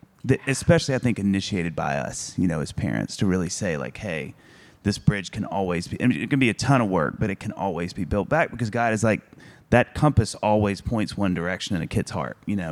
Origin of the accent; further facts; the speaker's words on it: Kosciusko, Mississippi, United States; Growing up in Mississippi, in tiny 8,000-person Kosciuszko, Mississippi, we only had, I think, 4 chains of restaurants, like national chains.